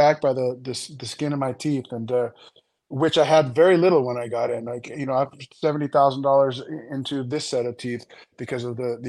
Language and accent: English; Ireland; that's from a guy who made a living off of being drunk and being Irish